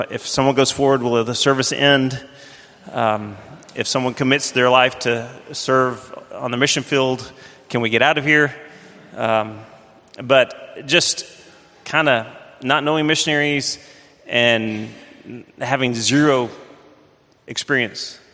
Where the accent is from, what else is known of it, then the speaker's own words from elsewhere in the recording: Flintstone, Georgia, United States; So I grew up in Flintstone, Georgia, which is a pebble's toss from Chattanooga, Tennessee.